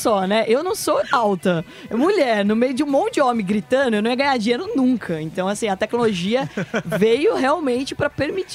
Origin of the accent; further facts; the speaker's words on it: Porto Feliz, São Paulo, Brazil; porque eu sou de Porto Feliz, né? Tem 50 mil habitantes